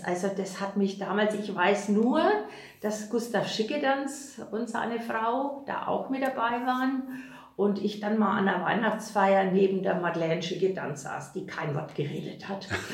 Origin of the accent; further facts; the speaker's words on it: Fürth, Bavaria, Germany; Ich bin Anfang der 50er geboren und wir sind einfach hier in Fürth mit den Amerikanern aufgewachsen.